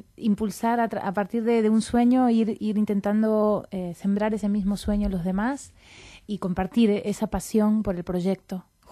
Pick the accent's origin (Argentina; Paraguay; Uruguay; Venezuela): Argentina; accent: Argentine; justo ahora que necesito mi acento argentino no viene.